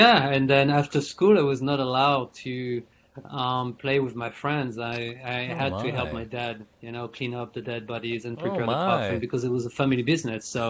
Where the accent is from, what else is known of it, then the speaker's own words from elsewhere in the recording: France; English is a second language; now in United States; Yeah. So I was born and raised in France.